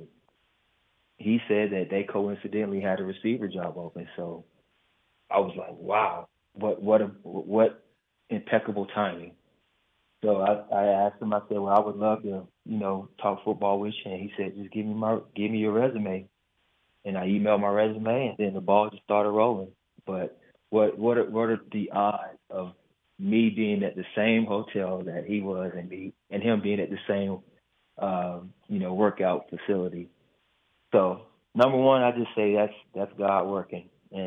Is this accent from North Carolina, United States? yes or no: yes; North Carolina, United States; I'm from North Carolina